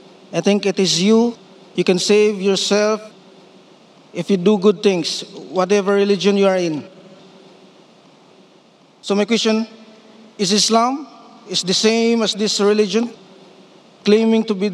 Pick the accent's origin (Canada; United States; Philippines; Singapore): Philippines; from the Philippines.